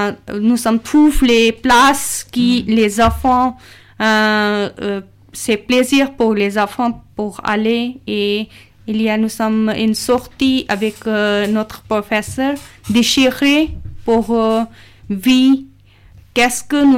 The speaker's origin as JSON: {"language": "French", "country": "Pakistan", "second_language": "French", "moved": "yes", "lives_now": "France", "said": "je suis pakistanaise. Depuis 4 ans, je suis arrivée en France. Et quand je suis arrivée en France, je ne parlais pas du tout"}